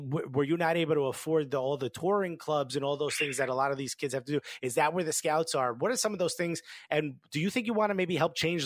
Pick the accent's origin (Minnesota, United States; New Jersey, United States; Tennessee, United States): New Jersey, United States; Newark; I'm born and raised in Newark.